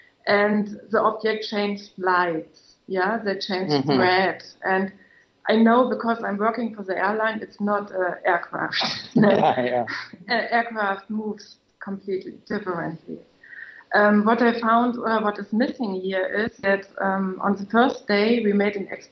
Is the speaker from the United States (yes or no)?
no; Germany; I'm coming from Germany.